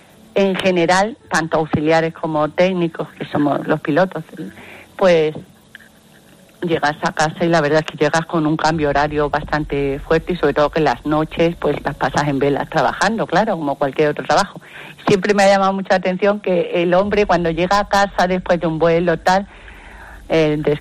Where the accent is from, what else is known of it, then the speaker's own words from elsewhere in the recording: Seville, Andalusia, Spain; also born or lived in Madrid; soy sevillana, sí, nací en Sevilla.